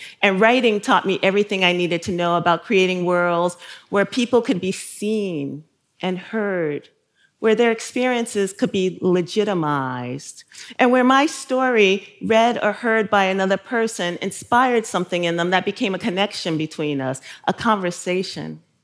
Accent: Brooklyn, New York, United States; You know, I grew up in Bushwick, and it was like, where were the books about a black girl growing up in Bushwick and in the home of a single mom

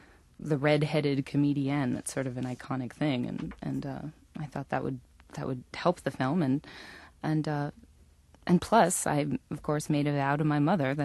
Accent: New Haven, Connecticut, United States; I grew up in New Haven, Connecticut, and I grew up singing and studying singing

